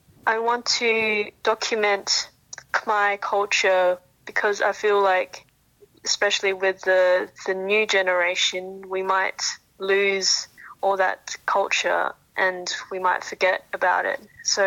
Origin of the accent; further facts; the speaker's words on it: Australia; born there; Khmer is a second language; ចាខ្ញុំចេះខ្មែរតិចតិច … ខ្ញុំកើតនៅនេះនៅ Australia